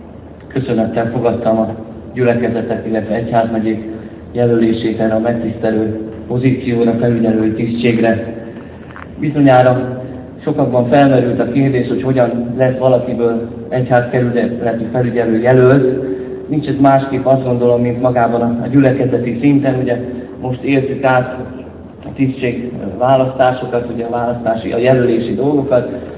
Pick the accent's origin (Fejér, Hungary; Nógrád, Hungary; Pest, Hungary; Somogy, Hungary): Pest, Hungary; Pilis; Pilisen növekedtem, nevelkedtem